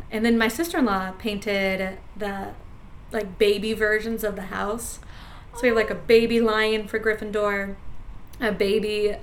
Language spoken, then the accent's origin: English; Nebraska, United States; I was very sheltered. I grew up in Western Nebraska.